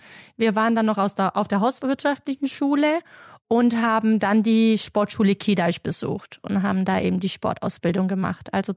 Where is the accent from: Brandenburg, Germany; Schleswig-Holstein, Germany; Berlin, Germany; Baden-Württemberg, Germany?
Baden-Württemberg, Germany; Stuttgart; geboren sind wir beide hier in Stuttgart-Bad Cannstatt, kommen tatsächlich aus dem Kessel, direkt ums Eck